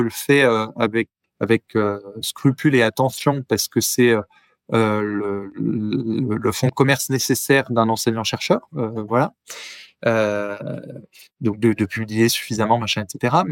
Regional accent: France; je suis français et allemand, en fait. Donc mon père allemand, ma mère est française

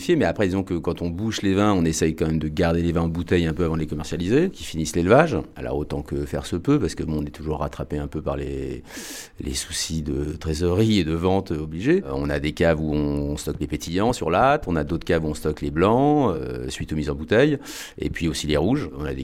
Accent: Centre-Val de Loire, France; Moi, je suis du Vendômois

